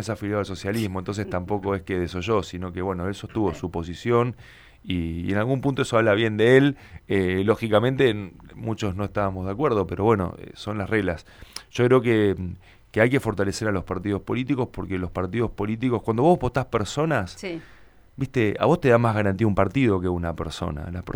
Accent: Santa Fe, Argentina; nosotros somos argentinos, los santafesinos

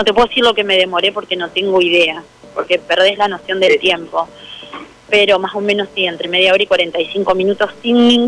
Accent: Santo Tomé, Argentina; yo soy de Santo Tomé

